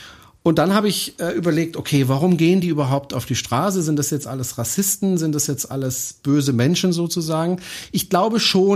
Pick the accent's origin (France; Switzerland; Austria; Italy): France; German is a second language; now in Germany; Ich bin Franzose